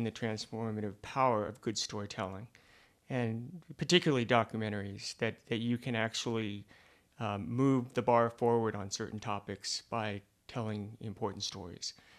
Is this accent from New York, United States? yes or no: yes; Manhattan, New York, United States; also born or lived in Utah; having my sisters and I grew up in Manhattan, but we spent all of our summers and vacations in Utah